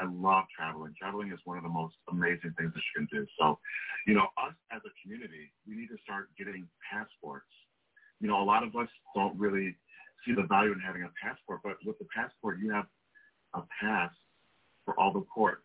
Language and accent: English; Haiti; So I'm originally from Haiti.